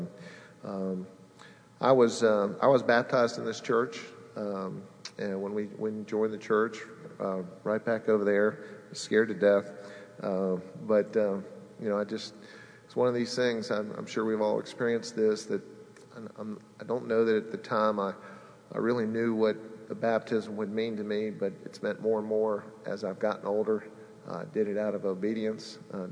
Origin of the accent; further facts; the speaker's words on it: Coral Gables, Florida, United States; And I was born and raised in Coral Gables, Florida. I know, you know, I sound like an Alabama boy, but I'm growing into the part still. But that's where I was raised through high school.